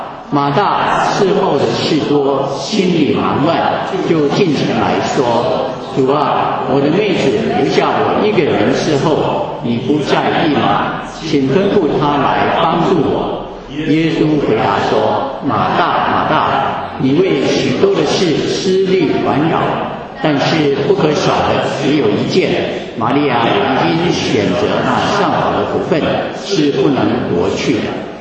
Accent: Taiwan; moved away as an adult; now in United States; 我个人是从台湾到美国来留学，然后留在硅谷工作，大概工作了有25年的时间。

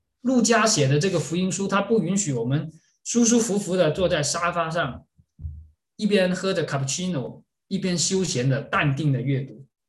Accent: Guangzhou, Guangdong, China; 外地来我们广州，我是广州人啊

